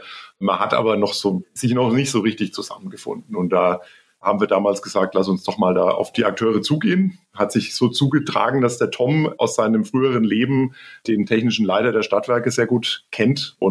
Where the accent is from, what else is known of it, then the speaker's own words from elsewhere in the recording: Bavaria, Germany; born there; dass ich gebürtiger Unterfranke bin. Unterfranke.